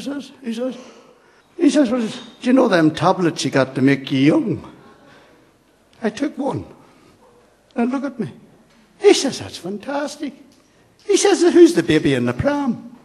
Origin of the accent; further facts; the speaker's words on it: Derry, Northern Ireland, United Kingdom; born there; I was born in Derry, which was a great surprise to my mother and father. They were in Belfast at the time.